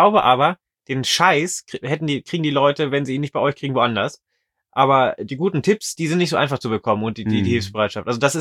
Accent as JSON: {"language": "German", "town": "Wolfsburg", "region": "Lower Saxony", "country": "Germany", "said": "ich erinnere mich auch an Zirkelsitzungen, noch im Ortszirkel in Wolfsburg, wo ich herkomme"}